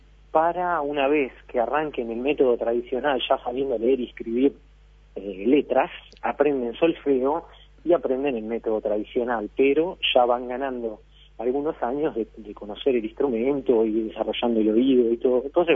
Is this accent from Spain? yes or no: no; Montevideo, Uruguay; Sí, de Montevideo, nacido y crecido.